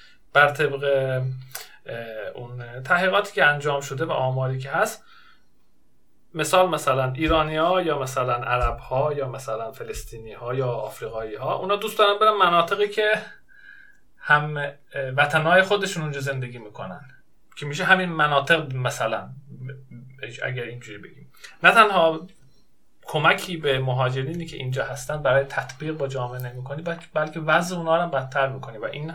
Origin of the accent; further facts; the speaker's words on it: Tabriz, East Azerbaijan, Iran; moved away as an adult; also born or lived in Tehran; now in Sweden; اصالتا من متولد تبریز هستم، متولد بزرگ شده تبریز. تا سن 18 سالگی تبریز بودم، بعد رفتم تهران که اونجا مدرک کارشناسی توی مهندسی برق گرفتم و 2005 هم دیگه اومدم سوئد.